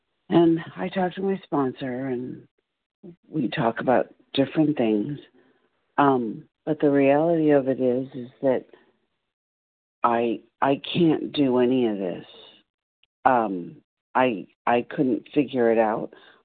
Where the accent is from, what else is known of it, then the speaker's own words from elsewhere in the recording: California, United States; Good morning. … from California.